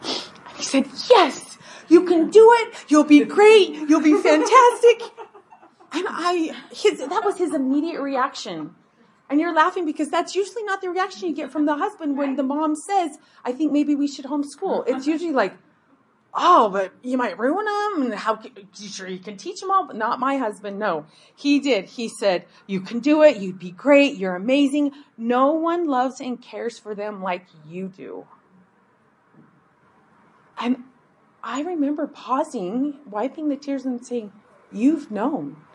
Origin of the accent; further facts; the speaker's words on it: Shelley, Idaho, United States; I'm from Shelley, Idaho, and we live on 3 acres out in the country